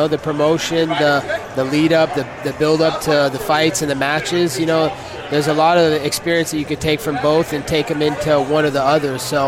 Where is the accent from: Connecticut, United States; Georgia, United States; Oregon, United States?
Oregon, United States; You know, the guy that I grew up with in Oregon is my Oregon bad guy brother, Chael Sonnen.